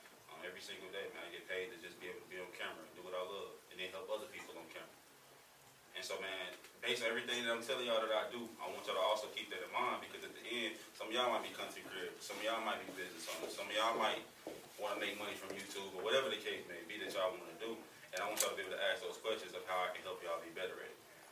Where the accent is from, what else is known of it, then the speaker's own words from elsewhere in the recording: Little Rock, Arkansas, United States; I'm from Little Rock, man. Born and raised from the city.